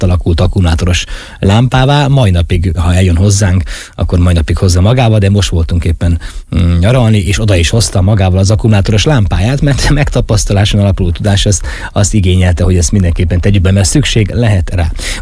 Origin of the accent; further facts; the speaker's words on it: Zakarpattia Oblast, Ukraine; nem a Magyarország szívében, vagy éppen egy német ország területén nőttem fel gyermekként. És nem ott szívtam magamba az élethez szükséges dolgokat, hanem itt Kárpátalján.